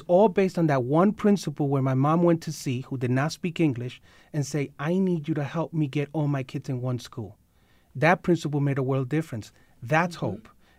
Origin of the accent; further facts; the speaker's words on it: Bronx, New York, United States; I'm a child of poverty. Mm-hmm. I grew up in the Bronx poor, single parent household, 4 children.